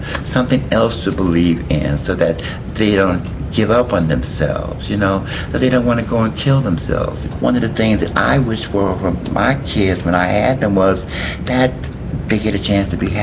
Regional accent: Chicago, Illinois, United States; also born or lived in New York; I grew up partially here in Chicago and in New York. My mother and father were here, and my aunts were in New York, in the Bronx.

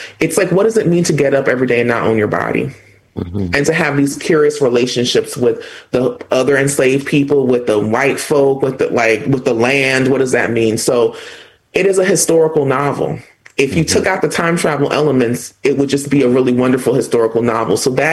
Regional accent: Florida, United States; And I'm from Florida, where some of the worst book banning is coming from, right?

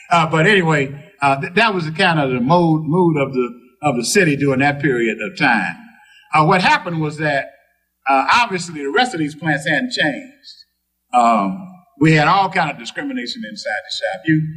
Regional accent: Detroit, Michigan, United States; Well, let me tell you, I'm homegrown. I was born here in Detroit in September the 6th, 1941, at the old St. Alban Hospital.

